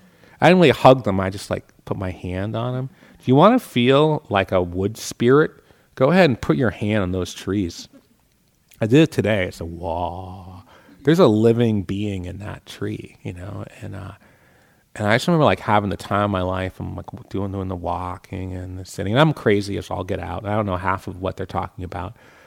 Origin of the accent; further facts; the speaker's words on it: Boston, Massachusetts, United States; now in California, United States; I'm from Boston where it's like cold and dark, cold and dark. And so to be in California where it's like warm and buttery